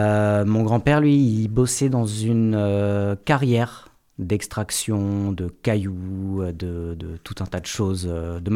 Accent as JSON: {"language": "French", "town": "Lormont", "region": "Nouvelle-Aquitaine", "country": "France", "tie": "born there", "lives_now": "Agonac, France", "said": "Je suis originaire de la région bordelaise. Je suis né à Lormont et j'ai atterri en Dordogne il y a maintenant 5 ans, un petit peu moins de 5 ans."}